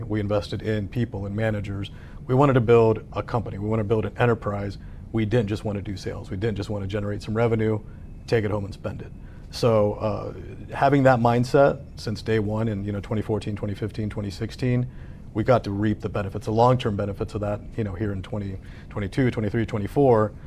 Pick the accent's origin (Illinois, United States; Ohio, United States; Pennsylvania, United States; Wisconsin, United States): Ohio, United States; moved away; You know, I'm not from Texas. I grew up in Ohio. I came down to start a retail charter brokerage in Texas.